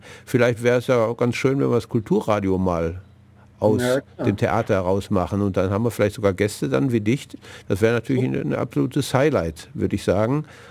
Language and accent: German; Northern Germany, Germany; Aber ich habe natürlich als Norddeutscher noch mehr Schwierigkeiten als der Schwabe vielleicht, der ein bisschen von der Mundart her näher dran ist.